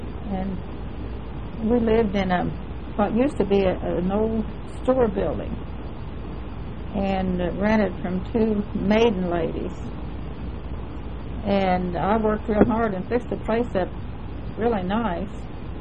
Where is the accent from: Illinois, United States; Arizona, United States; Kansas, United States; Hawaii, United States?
Illinois, United States; born there; I was born in Wabash County, Illinois, January the 14th, 1917.